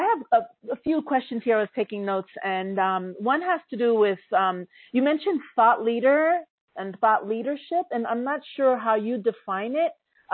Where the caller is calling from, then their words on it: Costa Rica; I'm calling from Costa Rica